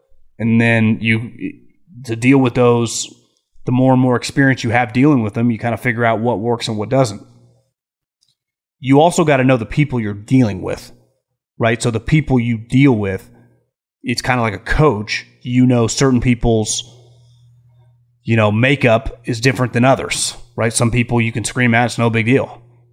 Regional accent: Lincoln, California, United States; I'm from NorCal, myself in Lincoln, California.

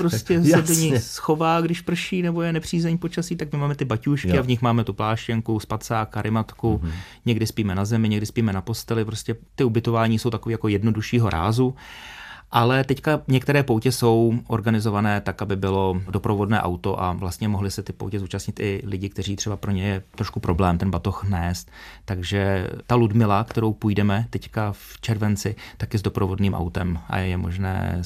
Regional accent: Dvůr Králové nad Labem, Hradec Králové Region, Czechia; v roce 2013 jsem vyrazil ze Dvora Králové z domova na Velehrad

